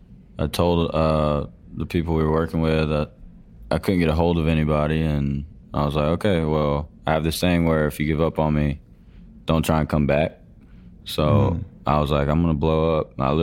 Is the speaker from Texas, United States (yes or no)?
no; Georgia, United States; Yeah, I grew up in Georgia on a dairy farm. Single mom, two brothers, lived in a trailer, didn't really have that much money.